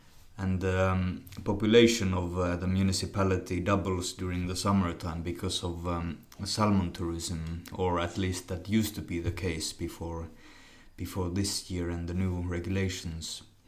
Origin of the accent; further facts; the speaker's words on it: Nuorgam, Lapland, Finland; Yeah, so I come from the village of Nyörkkän, or Nuorgam in Finnish, and it's a rather small village in the municipality of Otsajoka